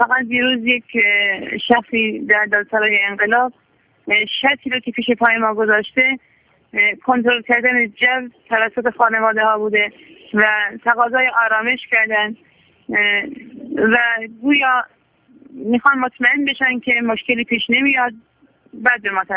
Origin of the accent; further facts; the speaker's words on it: Kamyaran, Kurdistan, Iran; اونطوری که من خبر از کامیاران دارم از شهر خودمون